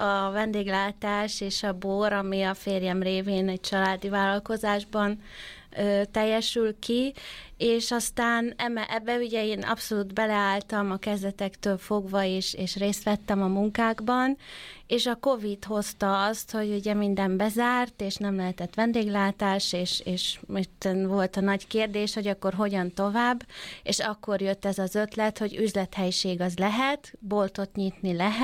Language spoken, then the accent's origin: Hungarian; Székesfehérvár, Fejér, Hungary; born there; now in Badacsony, Hungary; én Székesfehérváron születtem, ami azért közel van a Balatonhoz. Jártunk is le, tényleg egész gyerekkoromat lent töltöttem a Balatonpartján, viszont Akaratján, ami azért jóval messzebb van.